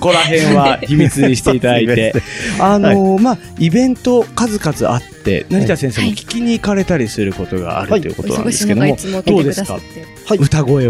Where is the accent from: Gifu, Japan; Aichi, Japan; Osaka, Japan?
Gifu, Japan; はい、僕岐阜県出身なんですよ。